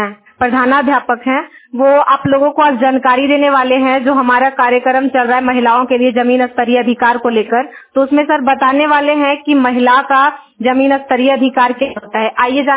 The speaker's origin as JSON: {"language": "Hindi", "town": "Nardiganj", "region": "Bihar", "country": "India", "said": "मैं नारदीगंज नवादा से बिलोंग करती हूँ"}